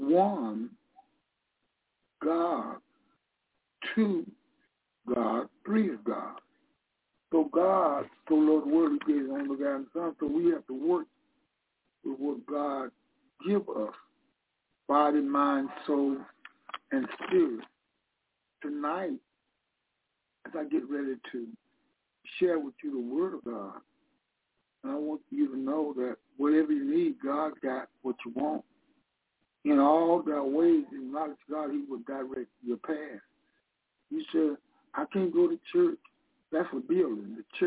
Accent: Detroit, Michigan, United States; I'm from Detroit.

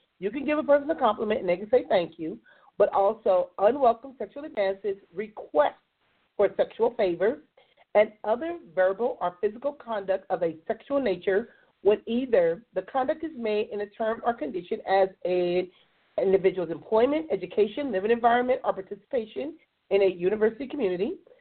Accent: Compton, California, United States; I remember growing up in Compton, and I went to Willowbrook Middle School, and that was back in the early 80s.

